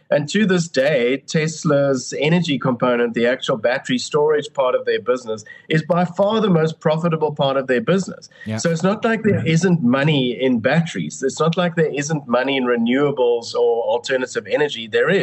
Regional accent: South Africa; And I think more and more as South African businesses, we seem to almost be afraid of competition.

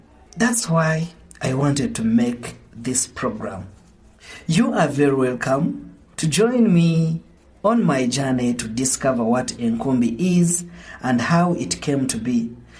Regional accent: Western Region, Uganda; This is about tribal rituals in my country. I'm from the Banyankole tribe, which makes me a Munyankole.

